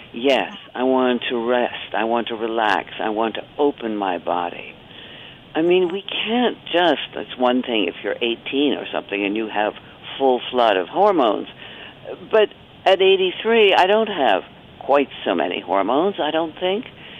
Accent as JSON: {"language": "English", "town": "New York City", "region": "New York", "country": "United States", "tie": "born or raised there", "said": "I live in Greenwich Village, and I was born and brought up in New York, so to me, life beyond New York is all one vast wilderness."}